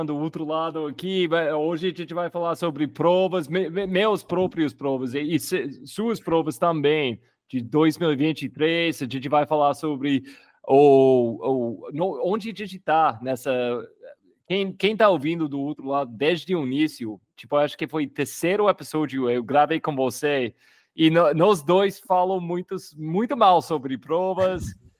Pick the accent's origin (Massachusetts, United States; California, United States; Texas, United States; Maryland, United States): Massachusetts, United States; Portuguese is a second language; now in Brazil; Porque lá na minha terra, perto do Boston, Massachusetts, é muito no norte.